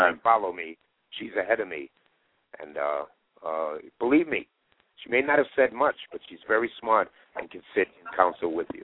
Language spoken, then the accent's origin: English; Ireland; I'm Irish, of course. My enemy has always been the Anglo-Saxons.